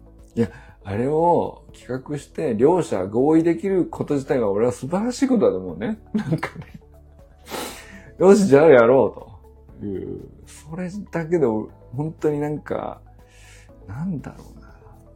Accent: Niigata, Japan; accent: Niigata dialect; 多分新潟弁は新潟弁で、新潟帰ったら喋るんですけど

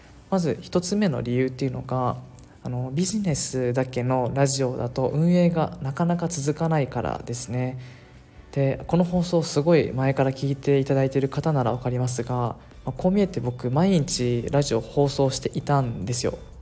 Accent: Okinawa, Japan; now in Malaysia; 確実に僕地元沖縄なんですけど、沖縄に帰省した時に完全に自分の生活ルーティーンが崩れたことがきっかけで、今はもうマレーシアに戻ってきているんですが

